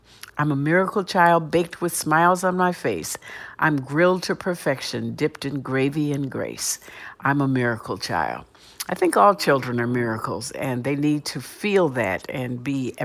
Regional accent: Cleveland, Ohio, United States; I grew up in Cleveland, Ohio, big city.

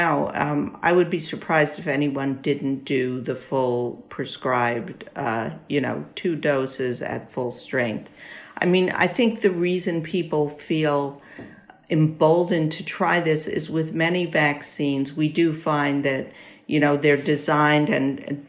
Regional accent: New York, United States; I'm a New Yorker. Everyone in New York was traumatized by COVID.

